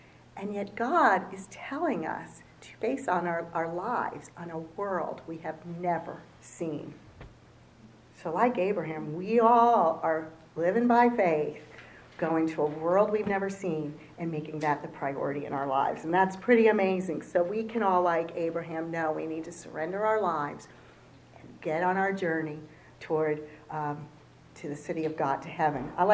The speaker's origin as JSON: {"language": "English", "region": "New Jersey", "country": "United States", "tie": "born or raised there", "said": "And I grew up in New Jersey."}